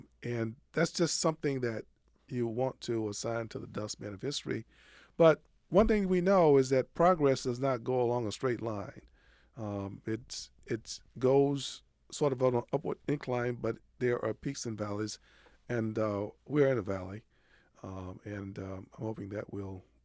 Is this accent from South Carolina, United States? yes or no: no; Georgia, United States; I mean, I grew up in Georgia, went to undergrad school in Georgia.